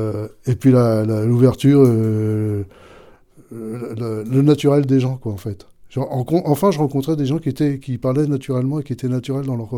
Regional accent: Paris, Île-de-France, France; j'ai grandi dans le 5e arrondissement. L'essentiellement de mes souvenirs d'enfance, c'était dans ce quartier-là, jusqu'à l'âge de 10 ans. Et après, c'était Place Cambronne, dans le 15e arrondissement.

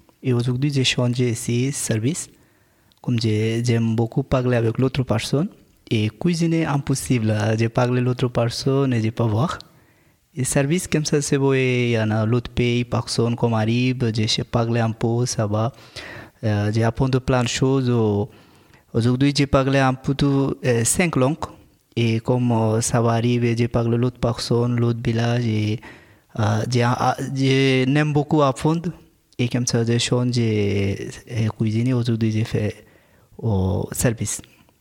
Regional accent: Bangladesh; French is a second language; je viens de Bangladesh et j'ai aujourd'hui 18 ans.

